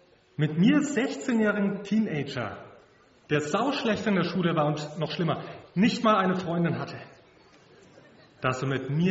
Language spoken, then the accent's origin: German; Bavaria, Germany; Ich komme aus Mittelfranken